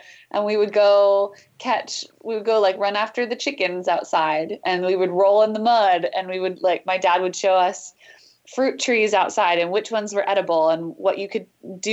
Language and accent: English; New Hampshire, United States; born there; That's why I was born in New Hampshire, because of taxes.